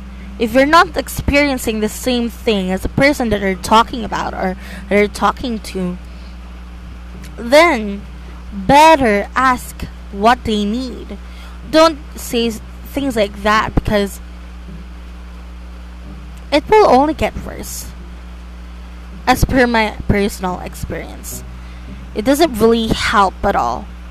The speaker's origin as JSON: {"language": "English", "country": "Philippines", "said": "because I'm a Filipino, there is a toxic Filipino culture"}